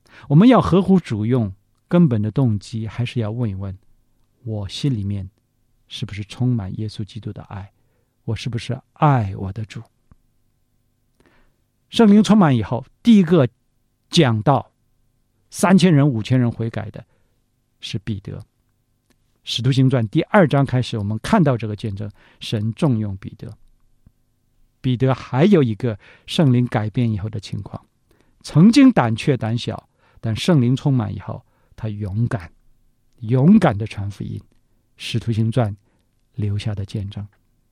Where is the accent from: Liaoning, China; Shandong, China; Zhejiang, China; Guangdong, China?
Shandong, China; 我们山东人都是这样，就是话很快很直爽